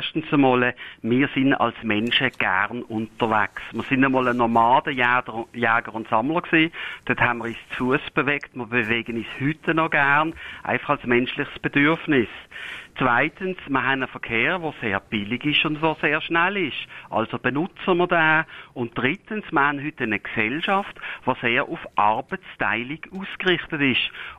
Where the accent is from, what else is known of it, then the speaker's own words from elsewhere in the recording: Switzerland; Für uns als Schweizer ist wichtig, dass wir als Quell- und Zielland gut erschlossen sind.